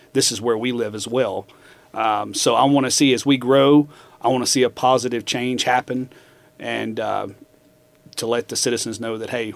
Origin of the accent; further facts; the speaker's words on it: Mississippi, United States; now in Missouri, United States; And I'm originally from Mississippi.